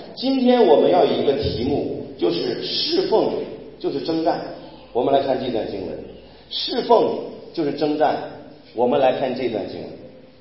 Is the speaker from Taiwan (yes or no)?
no; China; 服侍按照我们中国人包括全世界每一个国家人理解都是一样的。